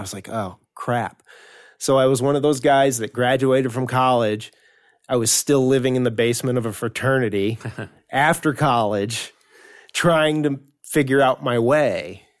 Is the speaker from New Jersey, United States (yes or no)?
no; Lincoln, Illinois, United States; Lincoln, Illinois.